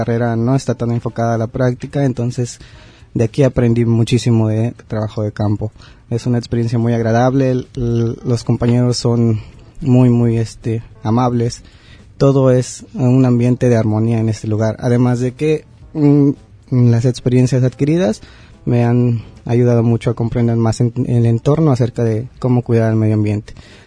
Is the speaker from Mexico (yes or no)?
yes; Huajuapan de León, Oaxaca, Mexico; vengo del Instituto Tecnológico de la ciudad de Tehuacán, Puebla. Soy originario de Huajuapan, León, Oaxaca